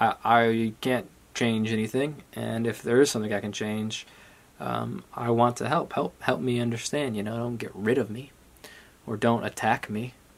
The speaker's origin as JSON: {"language": "English", "country": "United States", "said": "I'm a dude from America."}